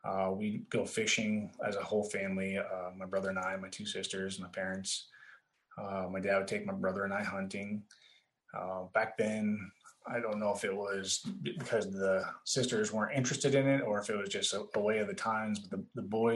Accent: California, United States; also born or lived in Florida; now in Texas, United States; But we grew up in Texas. And we were born in Texas, actually, and moved to California very early on. We spent a long time in California. about a decade, and then we spent another decade plus in Florida

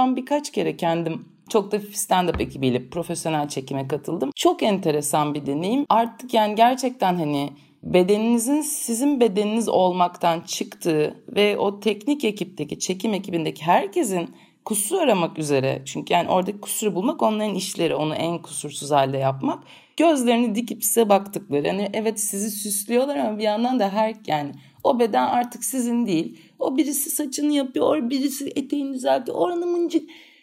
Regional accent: İzmir, Turkey; gerçekten böyle ağdacılara gidilen İzmirliyiz bir de.

